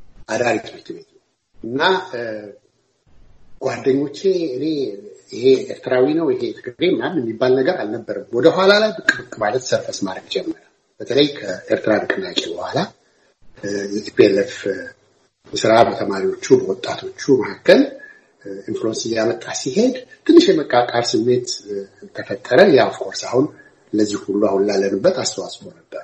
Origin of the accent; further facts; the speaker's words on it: Addis Ababa, Ethiopia; moved away as an adult; እኔ ትውልዴ አዲስ አበባ ነው። የተማርኩትም በዛው በአዲስ አበባ ነው። መድኃኔዓለም ትምህርት ቤት ሁለተኛ ደረጃ ጀነራል ዊንጌት፣ ከዛ አዲስ አበባ ዩኒቨርሲቲ፣